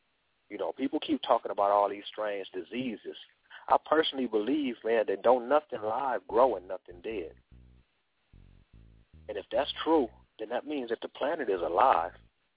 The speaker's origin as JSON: {"language": "English", "country": "United States", "tie": "born or raised there", "said": "I think that growing up in the United States, a certain mindset develops."}